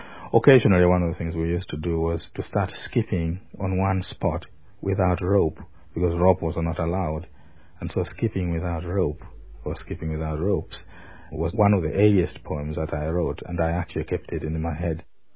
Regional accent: Malawi; English is a second language; now in England; I come from Malawi. I live in England in exile.

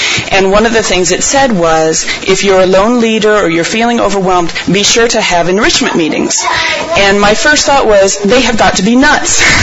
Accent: Illinois, United States; I'm from Illinois

